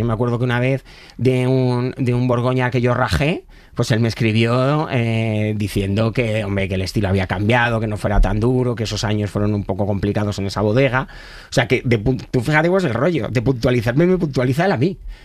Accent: Leganés, Community of Madrid, Spain; aunque criado en Leganés

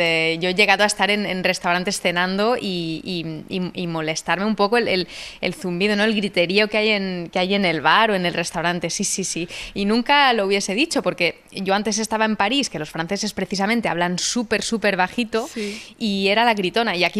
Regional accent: Barcelona, Catalonia, Spain; also born or lived in Andorra; yo al final me he criado en Barcelona, pero soy de Andorra

